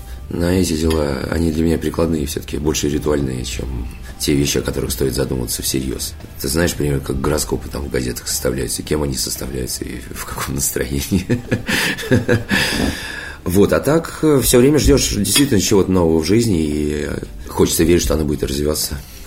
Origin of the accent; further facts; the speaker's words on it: Saint Petersburg, Russia; Ты знаешь, вот у нас тихий центр.